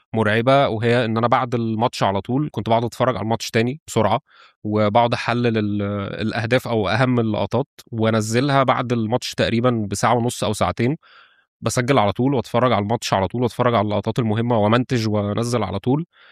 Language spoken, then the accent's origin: Arabic; Egypt; اقدم استاد في افريقيا استاد اسكندريه اللي على بعد كام شارع من بيتي، واحنا مش عارفين، احنا مش عارفين ان اقدم استاد في افريقيا موجود عندنا في مصر وجنب بيتي.